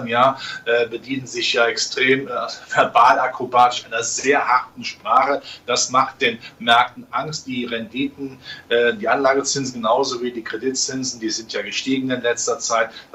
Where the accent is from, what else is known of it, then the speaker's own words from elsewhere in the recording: Rhineland, Germany; ich als Rheinländer in der Karnevalssprache